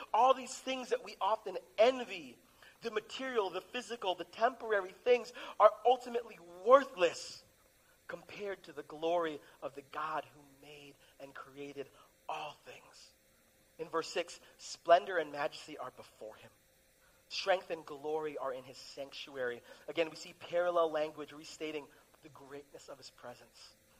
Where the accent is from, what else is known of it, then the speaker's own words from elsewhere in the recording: California, United States; I was blessed. I grew up in Southern California. Those were not things that I thought about regularly as a brown person.